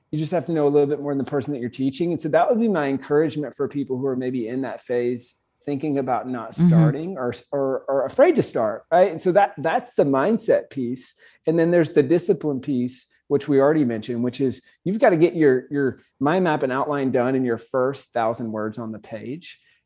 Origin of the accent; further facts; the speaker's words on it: South Carolina, United States; I'm from South Carolina, and it's kind of the Blue Ridge Mountains there.